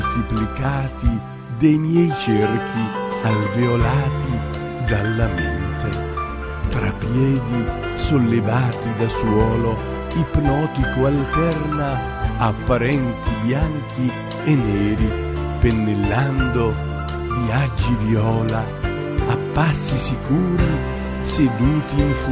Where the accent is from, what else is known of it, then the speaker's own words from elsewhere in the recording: Saviano, Campania, Italy; il mio paese, il mio paesino, Saviano, Napoli